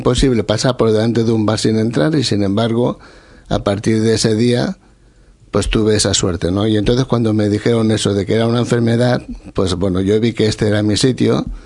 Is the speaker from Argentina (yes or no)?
no; Badalona, Catalonia, Spain; Yo vengo de Badalona y entonces estuve por Badalona, Barcelona, yo qué sé.